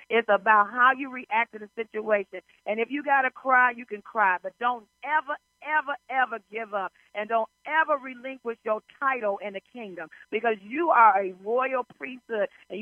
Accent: Detroit, Michigan, United States; now in Washington, United States; a high of 81 today here in D.C. and Detroit, Michigan, my hometown, mostly sunny, 73 degrees.

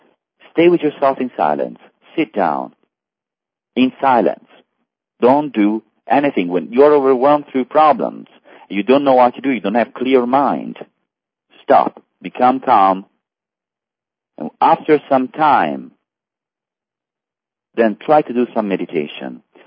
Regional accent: Thailand; I'm from Thailand, and we are broadcasting from Thailand.

